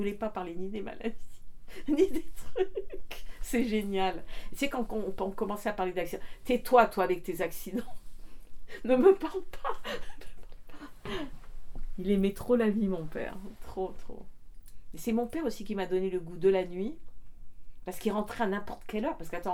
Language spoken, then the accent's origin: French; Paris, Île-de-France, France; now in Audierne, France; Je suis née à Paris, je suis vraiment une fille de Paris, mais mes parents étaient orientaux. Ma mère était gréco-égyptienne, ma grand-mère était grecque. Et mes deux parents sont nés au Caire.